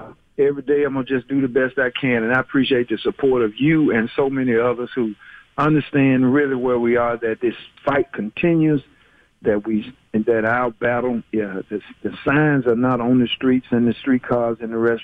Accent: Memphis, Tennessee, United States; I'm from Memphis, but my folks from Intervena, Mississippi

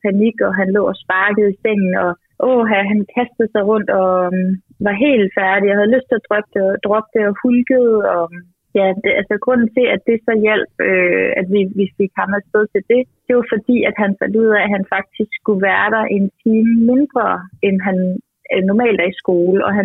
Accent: Jutland, Denmark; Jeg er fra Jylland, og det er lidt sådan er det bare, og det gør man.

